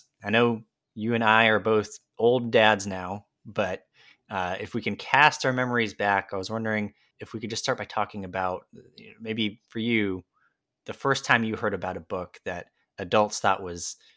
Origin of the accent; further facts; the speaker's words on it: Somerville, Massachusetts, United States; So I grew up in Somerville in Dorchester 2 public schools.